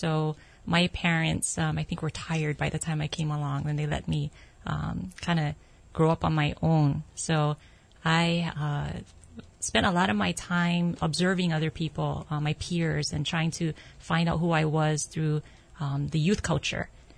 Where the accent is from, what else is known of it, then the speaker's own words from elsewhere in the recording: Kapahulu, Hawaii, United States; also born or lived in Aiea; Since the fourth grade, that's where we moved to. But before then, I grew up in Kapahulu.